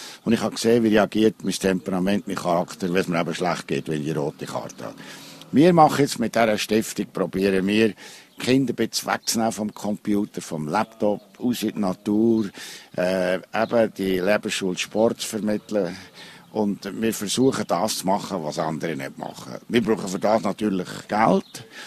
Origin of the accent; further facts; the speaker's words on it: Bern, Switzerland; Ich bin Berner Oberländer, bin geboren 4 Kilometer Luftlinie von der Walliser Grenze.